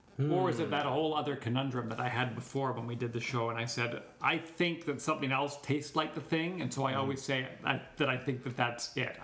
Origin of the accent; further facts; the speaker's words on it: Canada; You see, we're Canadian, so we can say it in French, but we can't say it in Spanish.